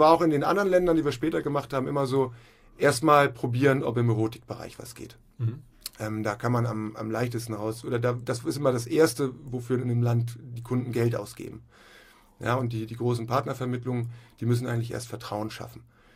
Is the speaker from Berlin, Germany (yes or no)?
no; Hamburg, Germany; ich komme auch aus Hamburg, Hamburg-Rahlstedt, und habe da so ganz normal Abitur gemacht